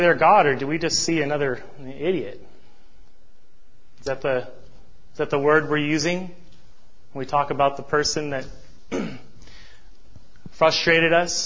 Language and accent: English; Montana, United States; I'm from Montana. It blows my mind.